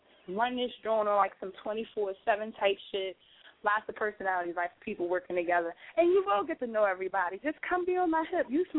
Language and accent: English; Philadelphia, Pennsylvania, United States; Yeah, I'm from Philly.